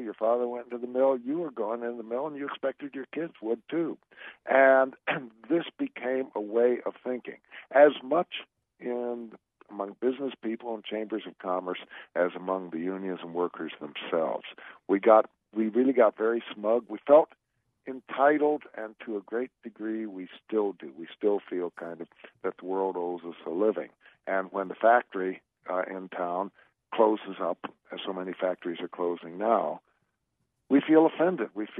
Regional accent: Iowa, United States; I grew up out in Iowa, and everybody looked to University of Iowa, rooted for the Hawkeyes.

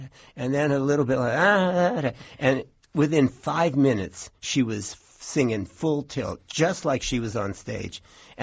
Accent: Columbus, Ohio, United States; because I grew up in Columbus and football was in my DNA

